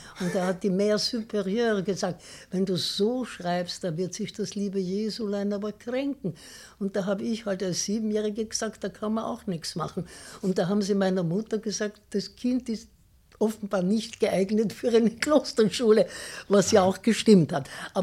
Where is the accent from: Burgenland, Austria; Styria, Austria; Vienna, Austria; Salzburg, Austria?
Vienna, Austria; ich bin Innenstadt. Ein, wissen Sie, ich bin aufgewachsen, also geboren bin ich in der Innenstadt, gar nicht weit von hier. Also geboren bin ich an sich im Nobelsanatorium Auersberg